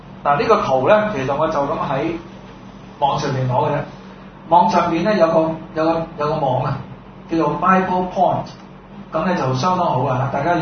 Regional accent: China; 人事人事啊，我哋中國人就係人事部啊。

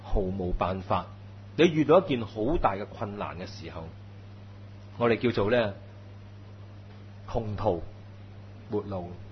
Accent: China; 所以咧我哋中国人话咧，对症咧就落药噶嘛。

